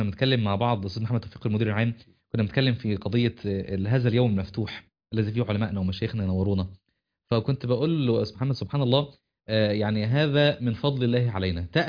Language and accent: Arabic; Qena Governorate, Egypt; يعني انا اصلا من الصعيد محافظه قنا.